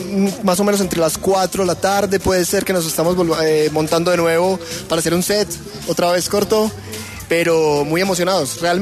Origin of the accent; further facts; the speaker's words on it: Medellín, Antioquia, Colombia; yo vengo de Medellín.